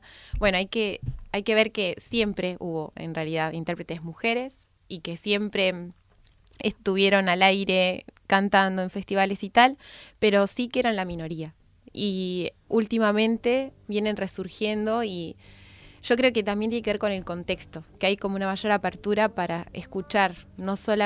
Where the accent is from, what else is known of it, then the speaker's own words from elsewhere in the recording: Patagonia, Argentina; Desde Argentina, la Patagonia, súper al sur.